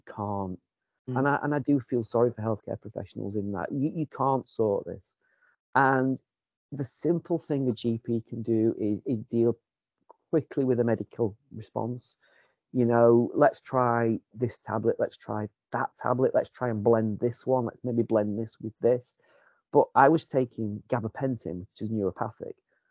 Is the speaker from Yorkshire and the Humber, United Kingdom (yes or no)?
yes; Yorkshire and the Humber, United Kingdom; I'm a Yorkshireman, Matt.